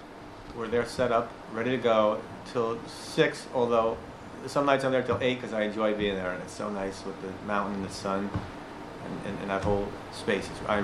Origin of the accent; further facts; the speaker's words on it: Poughkeepsie, New York, United States; moved away as an adult; now in Round Top, United States; I moved to Round Top in 1986. At 23 years of age, I was originally from Dutchess County, in the town of Poughkeepsie